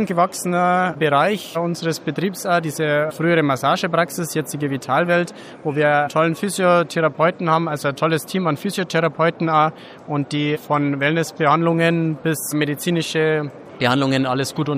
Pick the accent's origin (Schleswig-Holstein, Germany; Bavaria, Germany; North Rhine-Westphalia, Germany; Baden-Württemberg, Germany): Bavaria, Germany; Ich bin vom Campingplatz Otterhof in Bad Birnbach. Das ist ein schöner Campingplatz zwischen München und Passau im tollen Rottal. Das ist ein Thermenort. Und ja, ich bin da im Familienbetrieb auch groß geworden